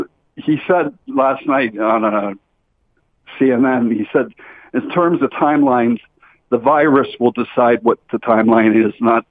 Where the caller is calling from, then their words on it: Windsor, Ontario, Canada; I'm calling from Windsor. Just let you know, this virus is over here, too.